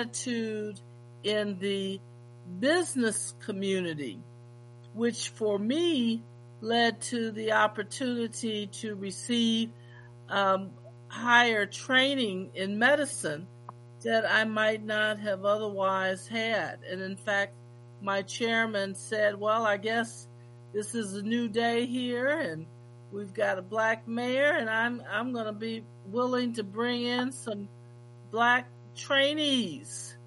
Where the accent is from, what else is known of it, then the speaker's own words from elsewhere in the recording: Chicago, Illinois, United States; I'm from Chicago, so as we were telling the story about Harold Washington, it really rang home to me